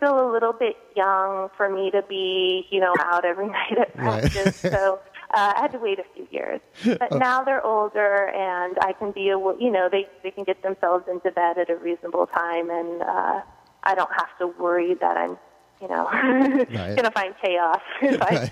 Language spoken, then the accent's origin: English; Hoquiam, Washington, United States; Yeah, I grew up in Hoquiam, Washington, and we had the Harbor Arena.